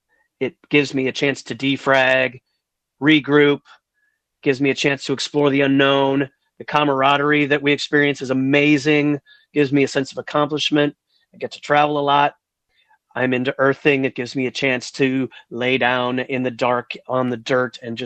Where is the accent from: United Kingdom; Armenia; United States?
United States; Colorado; born there; also born or lived in Dakota County, Minnesota; I was born in Arapahoe County, Colorado. I moved to Dakota County, Minnesota.